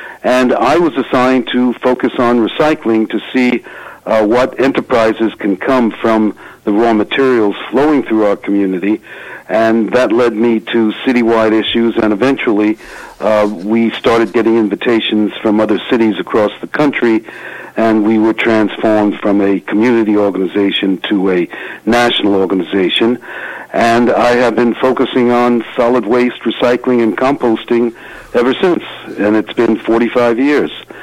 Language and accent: English; Brooklyn, New York, United States; I had grown up in manufacturing in my hometown of Brooklyn, New York.